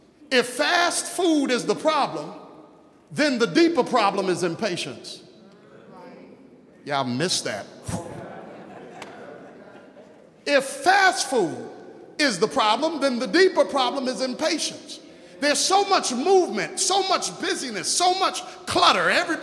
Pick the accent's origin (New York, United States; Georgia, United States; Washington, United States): New York, United States; growing up in New York, I had never referred to that meal we eat after in the evening time.